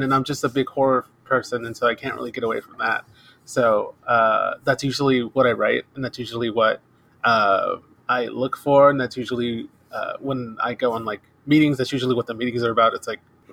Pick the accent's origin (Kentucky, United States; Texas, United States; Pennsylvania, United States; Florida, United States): Texas, United States; San Antonio; now in California, United States; I moved to California from Texas. And so that's been pretty cool. San Antonio.